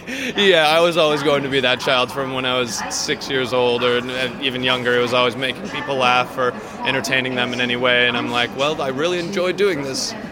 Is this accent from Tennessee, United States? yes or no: no; Los Angeles, California, United States; And I'm like, I'm from Los Angeles.